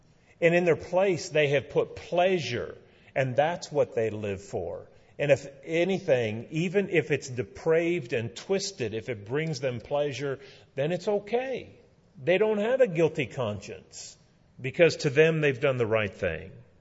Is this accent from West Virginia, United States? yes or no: yes; West Virginia, United States; I grew up in West Virginia.